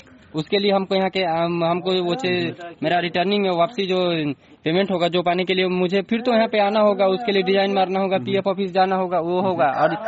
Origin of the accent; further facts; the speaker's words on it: Bihar, India; मैं बिहार से हूँ।